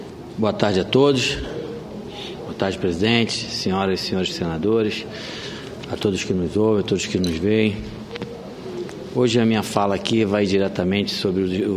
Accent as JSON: {"language": "Portuguese", "country": "Brazil", "said": "E dizer que fico feliz como brasileiro que o nosso futebol voltou a ser o futebol que nós tanto nos orgulhávamos de alguns anos atrás."}